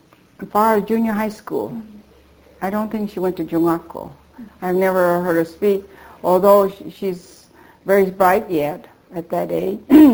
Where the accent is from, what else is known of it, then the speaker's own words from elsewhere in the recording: Portland, Oregon, United States; born there; I was born in Portland, Oregon, December 4, 1913, as … That's my maiden name.